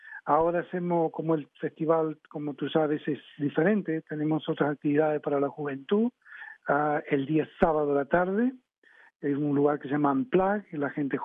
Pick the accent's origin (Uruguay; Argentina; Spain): Uruguay; Hay chilenos, colombianos, yo soy uruguayo.